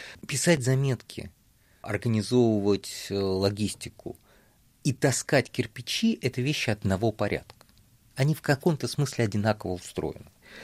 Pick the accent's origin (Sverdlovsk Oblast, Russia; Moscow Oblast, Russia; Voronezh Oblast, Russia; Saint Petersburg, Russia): Saint Petersburg, Russia; born there; Я родился в Ленинграде, да. Я родился в Ленинграде, оба мои родителя родились в Украине.